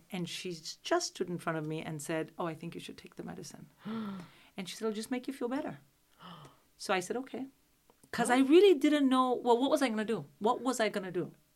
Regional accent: Delhi, India; this is Maharashtra. I'm from Delhi. It's a completely different for me.

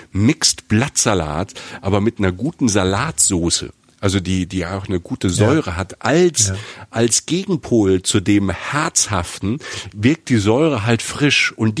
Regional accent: Rhineland-Palatinate, Germany; Ich komme ja aus dem Südwesten, aus der Pfalz.

